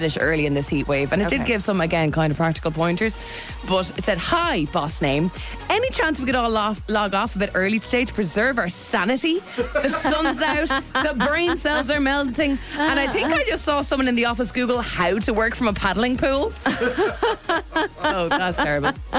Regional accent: Ireland; So naturally, as an Irish person, I panic.

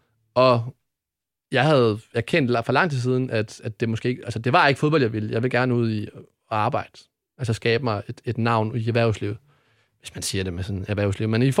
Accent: Odense, Region of Southern Denmark, Denmark; Jeg kom jo fra Odense. Kommer fra Odense.

